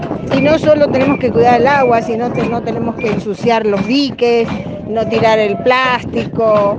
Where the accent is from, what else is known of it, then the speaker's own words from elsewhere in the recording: Mendoza, Argentina; vivo acá en Potrerillo, y soy mendocina. Mendoza es un desierto, donde tenemos oasis, donde utilizamos la poca agua que hemos tenido siempre, porque somos un desierto.